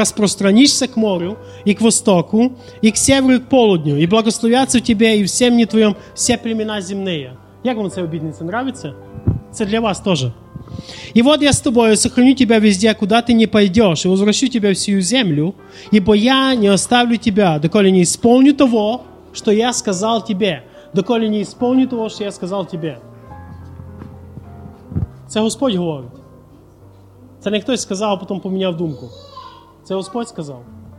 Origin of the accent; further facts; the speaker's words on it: Zakarpattia Oblast, Ukraine; У нас на Закарпатті кажуть лазово.